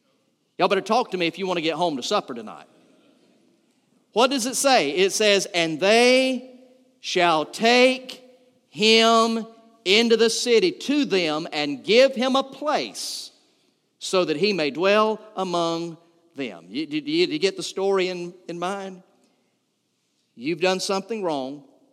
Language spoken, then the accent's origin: English; Valdosta, Georgia, United States; Where I grew up over in Valdosta, our nickname was the Azalea City.